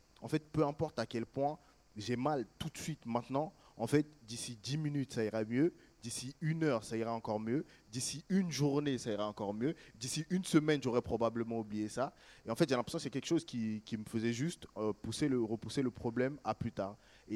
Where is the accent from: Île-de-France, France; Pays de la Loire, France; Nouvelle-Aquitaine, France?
Île-de-France, France; Bobigny; Moi, je viens de Bobigny, dans le 93, et il y a une chose qui est tacite là-bas